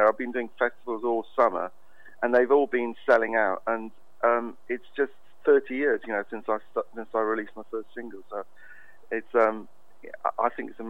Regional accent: Ottawa, Ontario, Canada; when I was a kid, I grew up in Canada, and I lived in Ottawa for about 3 years.

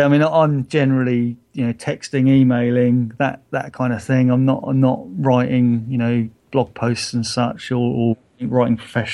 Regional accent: South East England, United Kingdom; accent: Hampshire; And maybe it just doesn't understand my Hampshire accent.

